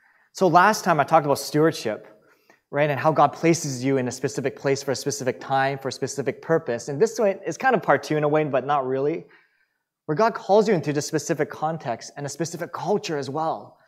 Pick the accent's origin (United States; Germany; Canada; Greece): Canada; Vancouver, British Columbia; I'm born and raised in Vancouver with my younger brother, and she took my brother, younger brother and I back to Hong Kong.